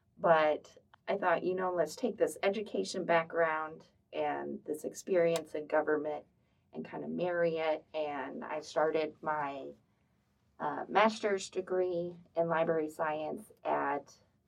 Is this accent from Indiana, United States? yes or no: yes; Indianapolis, Indiana, United States; moved away as an adult; now in Dubuque, United States; We moved here about 6 years ago. My husband had worked for McGraw-Hill.